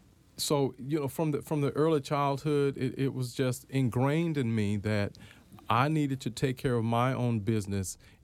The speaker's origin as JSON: {"language": "English", "region": "North Carolina", "country": "United States", "tie": "born or raised there", "also_born_or_lived": "Baltimore, United States", "said": "I was born in Baltimore. My sister lives in the area in Randallstown, and I have lots of family here in the D.C. area. But I grew up in North Carolina on a farm reared by my grandparents"}